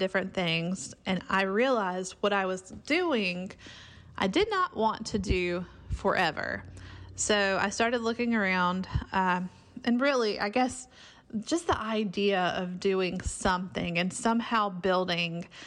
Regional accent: Columbus, Georgia, United States; go around my hometown of Columbus, Georgia

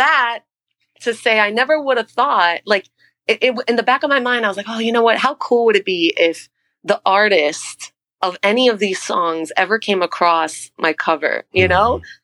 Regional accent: Bronx, New York, United States; I grew up in the Bronx, so they were super scared of me taking the train.

